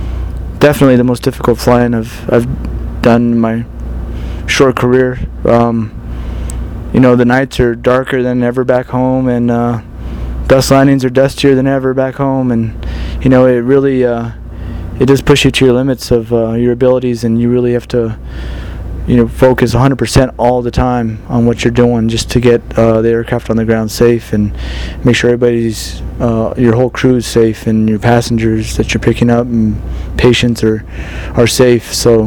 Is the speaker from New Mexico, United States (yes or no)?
yes; Albuquerque, New Mexico, United States; born there; now in Rio Rancho, United States; I was born in Albuquerque and live in Rio Rancho.